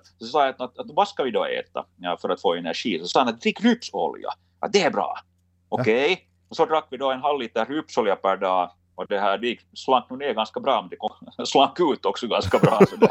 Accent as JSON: {"language": "Swedish", "country": "Finland", "said": "här hemma i Finland"}